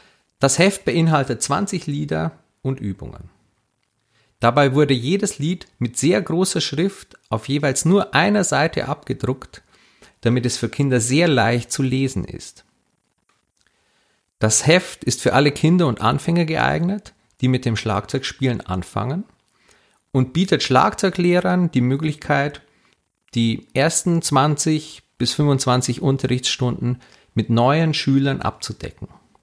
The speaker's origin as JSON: {"language": "German", "town": "Regensburg", "region": "Bavaria", "country": "Germany", "said": "ich komme aus Regensburg."}